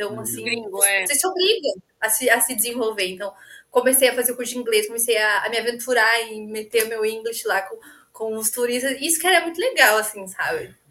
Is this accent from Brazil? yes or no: yes; Nova Petrópolis, Rio Grande do Sul, Brazil; now in Florianópolis, Brazil; do lugar que eu venho, lá de Nova Petrópolis, do Rio Grande do Sul, interior, né, a cidade todo mundo se conhece.